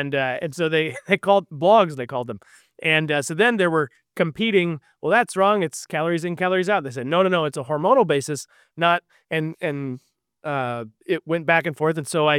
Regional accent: Vernon Hills, Illinois, United States; Out in Vernon Hills, my hometown.

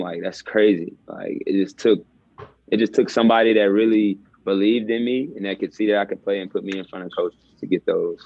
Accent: Kannapolis, North Carolina, United States; Yeah, I grew up in Kannapolis, North Carolina. It's hometown right there. Where I grew up.

